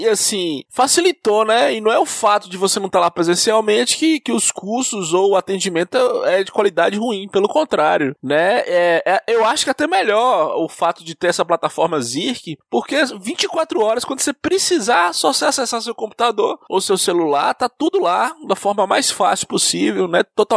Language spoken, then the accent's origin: Portuguese; Monte Azul, Minas Gerais, Brazil; sou de Monte Azul, Minas Gerais, interior, extremo norte de Minas, divisa com a Bahia.